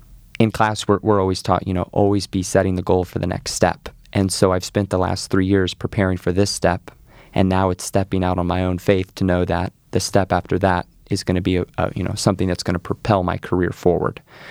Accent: Mooresville, Indiana, United States; I am a senior at Ball State University, and I'm from Mooresville, Indiana.

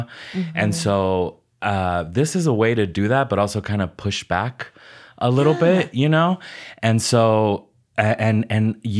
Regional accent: Las Vegas, Nevada, United States; And I'm from Las Vegas, and we're like an industry hospitality town.

